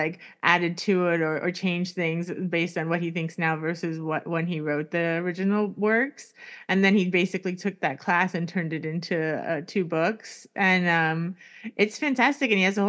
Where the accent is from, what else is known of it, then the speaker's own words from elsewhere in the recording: Miami, Florida, United States; now in New York, United States; I of course knew it wasn't like that everywhere because I'm from Miami, and it's definitely not like that in Miami.